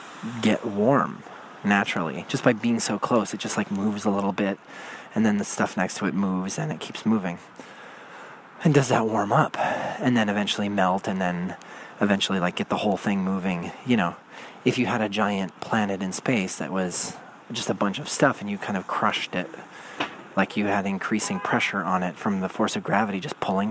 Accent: Pacific Northwest, United States; we grew up out west in the Northwest, which is really green, constantly green.

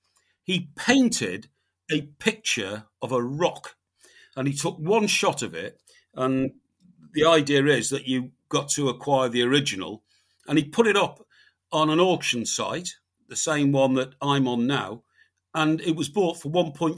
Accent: Iran; accent: Iranian; Yeah, that's my Iranian accent.

